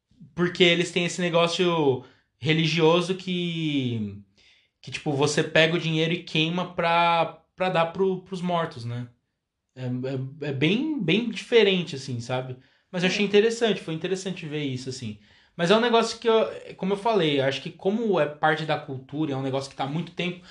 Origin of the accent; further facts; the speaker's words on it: Brazil; A gente, como brasileiro, né? A gente tem essa cultura de ser mais.